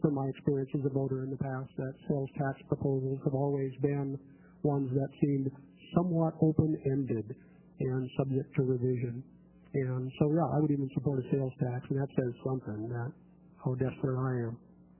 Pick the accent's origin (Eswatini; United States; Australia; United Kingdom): United States; Portland, Oregon; I'm a teacher from Portland. I made that career change 5 years ago.